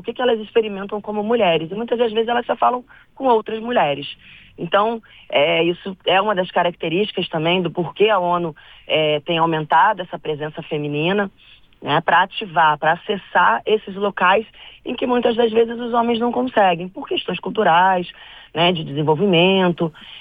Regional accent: Brazil; E viver, né, como brasileira, esse papel que o nosso país tem no cenário internacional

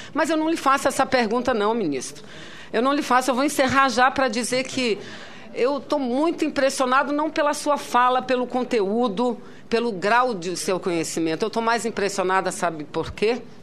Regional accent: Amazonas, Brazil; Eu venho lá da Amazônia

